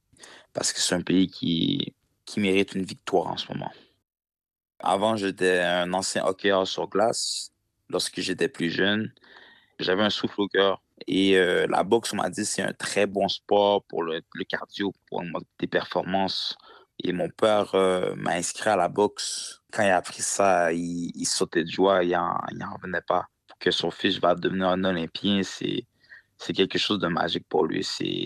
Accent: Haiti; Dans mon pays d'origine, ça se passe pas trop bien en ce moment et j'aimerais ça donner de la vie à mon pays

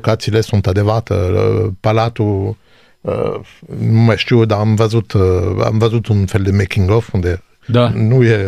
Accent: Corsica, France; Romanian is a second language; Pentru că eu sunt din Corsica, născut în Corsica și din satul meu

